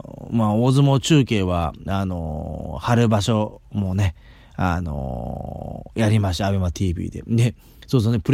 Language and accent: Japanese; Mie, Japan; まあ僕なんか三重県出身ですけど